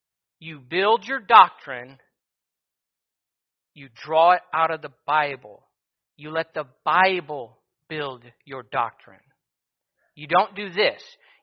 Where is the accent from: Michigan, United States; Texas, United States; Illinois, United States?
Michigan, United States; Petoskey; now in Anchorage, United States; I was born in Petoskey, Michigan. It'll never change. I will always have been born in Petoskey, Michigan. Now that I live in Anchorage, Alaska, Palmer, wherever I'm at, it doesn't change the fact that I'm still from Petoskey, Michigan.